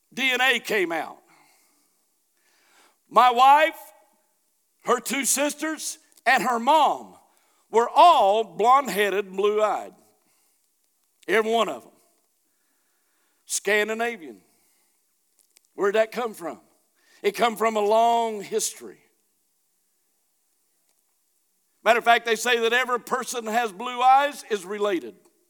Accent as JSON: {"language": "English", "town": "Hollister", "country": "United States", "tie": "born or raised there", "said": "I grew up 10 miles south of her. She was raised up here. I was raised in Hollister."}